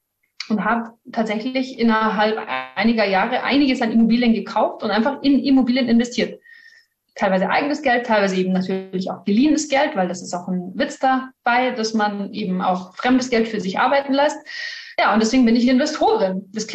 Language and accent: German; Bavaria, Germany; Ein bisschen südlich von München wohne ich. Eigentlich komme ich aus dem Norden von München